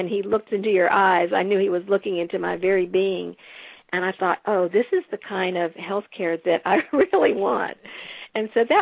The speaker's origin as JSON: {"language": "English", "region": "the South", "country": "United States", "tie": "born or raised there", "said": "I grew up in the South. I grew up in a Jewish family. I'm used to American-style cuisines."}